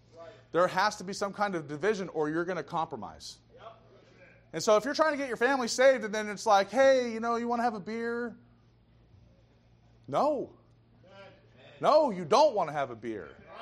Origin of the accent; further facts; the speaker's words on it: Portland, United States; But most of my families are liberals, so I'm from Portland, and so Portland turns out a lot of liberals.